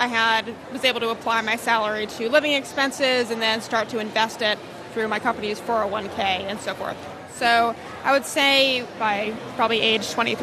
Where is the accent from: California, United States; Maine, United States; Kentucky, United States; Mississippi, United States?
Maine, United States; Auburn; now in New York City, United States; I'm originally from Auburn, Maine.